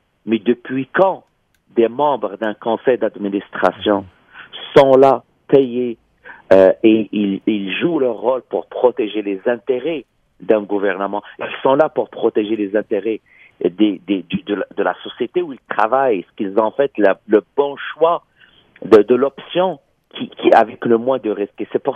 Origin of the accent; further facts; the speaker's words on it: Quebec, Canada; en tant que Québécois